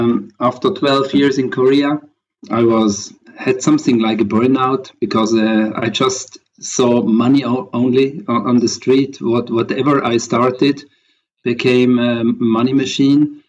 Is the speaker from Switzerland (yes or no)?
yes; Switzerland; moved away as an adult; I grew up in Switzerland.